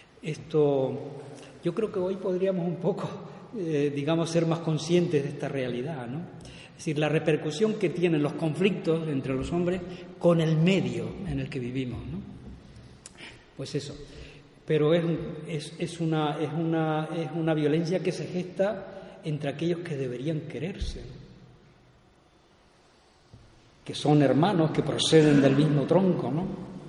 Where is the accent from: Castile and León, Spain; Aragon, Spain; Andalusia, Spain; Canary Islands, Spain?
Canary Islands, Spain; yo soy de Arida, del norte, de Lanzarote, y había un pastor, es un pueblo de agricultores